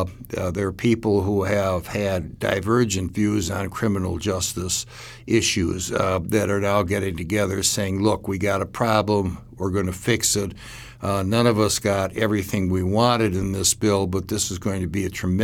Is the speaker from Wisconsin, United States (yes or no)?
yes; Milwaukee, Wisconsin, United States; we see areas in major cities, including my hometown in Milwaukee